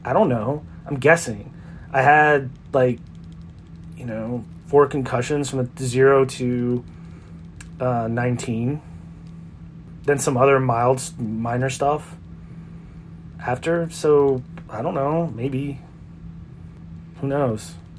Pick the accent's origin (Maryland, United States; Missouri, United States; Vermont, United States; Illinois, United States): Maryland, United States; I mean, I grew up outside of Baltimore. It's pretty country.